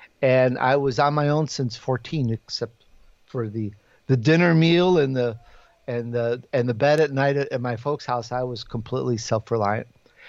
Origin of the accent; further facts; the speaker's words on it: Chicago, Illinois, United States; accent: Chicago; So you could probably tell a little bit of my accent because I grew up in Chicago, and it doesn't sound Italian, though you can tell I'm Italian because I always talk with my hands.